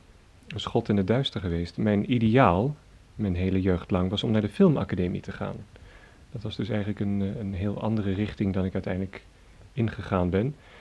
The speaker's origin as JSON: {"language": "Dutch", "town": "Garmisch-Partenkirchen", "region": "Bavaria", "country": "Germany", "tie": "born or raised there", "said": "Ik ben geboren in Beieren in Zuid-Duitsland, vele jaren geleden. En heb daar een hele fijne jeugd gehad, omdat ja, we waren daar omgeven door schitterende natuur, die bergen daar"}